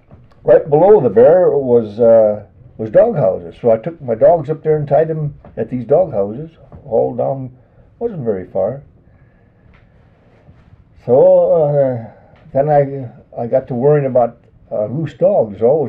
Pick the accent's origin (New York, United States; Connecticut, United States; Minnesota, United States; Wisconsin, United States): Minnesota, United States; Barnum; born there; I was born in Barnum, Minnesota.